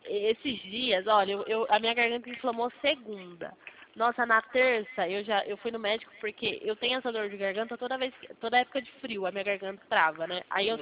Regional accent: São Paulo, Brazil; Eu sou do estado de São Paulo.

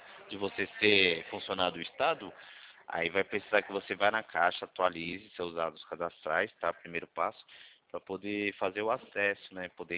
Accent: São Carlos, São Paulo, Brazil; Eu sou de São Carlos.

